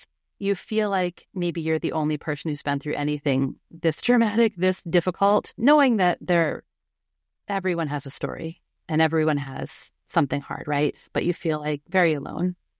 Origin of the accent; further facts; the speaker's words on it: New England, United States; now in Portland, United States; Well, so I've lived in Portland, Oregon for about 20 years now, but I grew up in New England and I've worked in and traveled to all sorts of places.